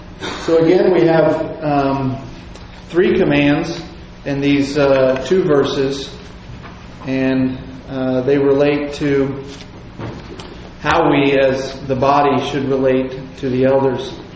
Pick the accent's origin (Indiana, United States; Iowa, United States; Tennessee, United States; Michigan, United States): Indiana, United States; When I was a kid, my dad was from California. We grew up in Indiana and we had to drive cross country to go see them.